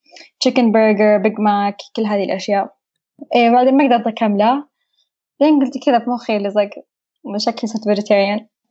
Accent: Saudi Arabia; أنا برجع سعودية

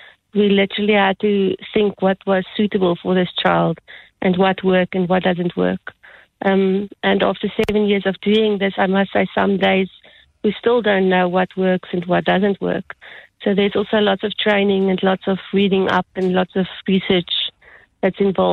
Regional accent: Durbanville, Western Cape, South Africa; So I grew up in Durbanville. I was in Stellenberg High, quite a big high school.

